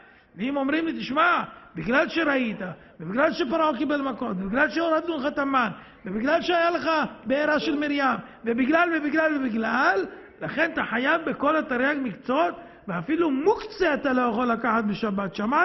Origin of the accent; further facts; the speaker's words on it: Netivot, Southern District, Israel; born there; אם אני נולדתי בנתיבות?